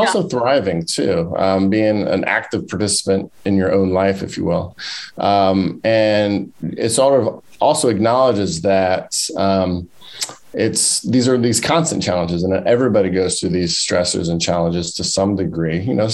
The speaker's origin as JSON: {"language": "English", "region": "Maryland", "country": "United States", "tie": "born or raised there", "said": "So I grew up in Maryland on the East Coast and went to undergrad at William & Mary"}